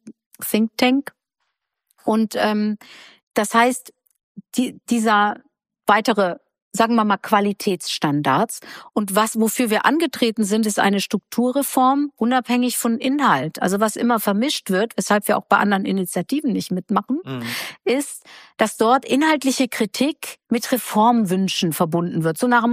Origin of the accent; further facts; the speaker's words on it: Germany; ich bin Wessi. Mehr Wessi wie mich gibt's gar nicht. Ich komme direkt von der holländischen Grenze